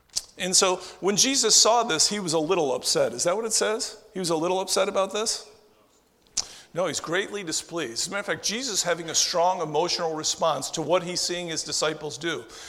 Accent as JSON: {"language": "English", "region": "Pennsylvania", "country": "United States", "said": "Now, I'm from Pennsylvania, and of course it's fishing, similar to fishing around here."}